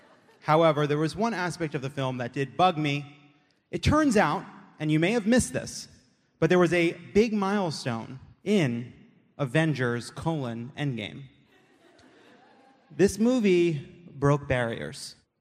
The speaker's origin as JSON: {"language": "English", "region": "California", "country": "United States", "said": "I come from California, which is a high tax state."}